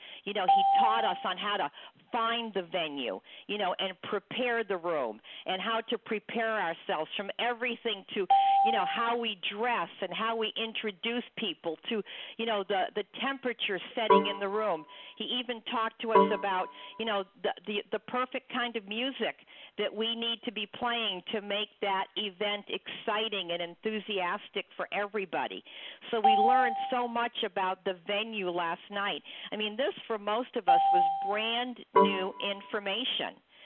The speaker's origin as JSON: {"language": "English", "town": "Plano", "region": "Texas", "country": "United States", "said": "I'm from Plano, Texas."}